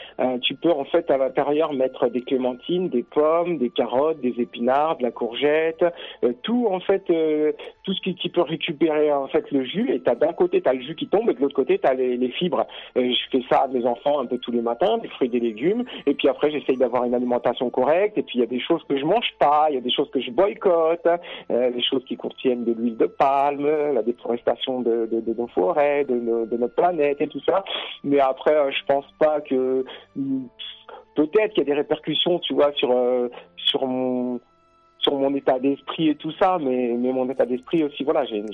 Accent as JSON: {"language": "French", "town": "Paris", "region": "Île-de-France", "country": "France", "moved": "yes", "said": "moi je suis parisien, j'ai quitté la région parisienne en 1994 pour venir ici."}